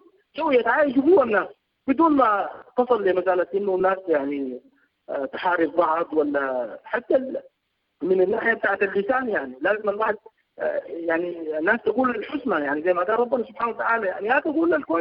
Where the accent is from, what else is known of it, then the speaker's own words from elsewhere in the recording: Khartoum, Sudan; ونحن مما قمنا وتربينا يعني لقينا انه نحن تربينا في الخرطوم يعني في الامتداد، فبنلقى الجارين باليمين وجارين الشمال كل واحد من قبيله.